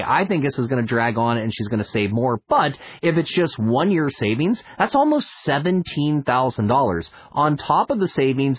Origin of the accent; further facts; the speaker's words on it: Weirton, West Virginia, United States; I'm born and raised in Weirton, West Virginia. Right across the bridge is a place called Steubenville, Ohio